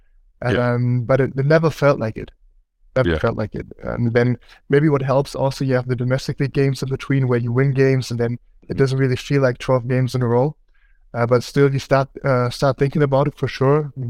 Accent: Hamburg, Germany; now in Berlin, Germany; I'm from Hamburg, also a big city in Germany

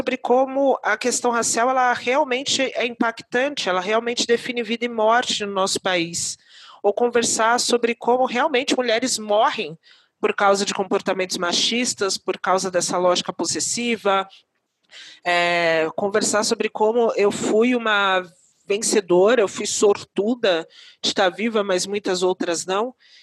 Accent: Diadema, São Paulo, Brazil; Eu sou de Diadema, uma cidade aqui próxima a São Paulo, quem é da região metropolitana conhece

